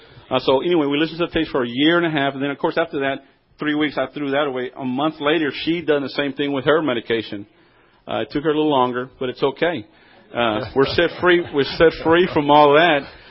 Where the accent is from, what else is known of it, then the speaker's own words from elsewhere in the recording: Cleveland, Texas, United States; Janie and I come from Cleveland, Texas, just about 30, 40 miles north of Houston, a little small town.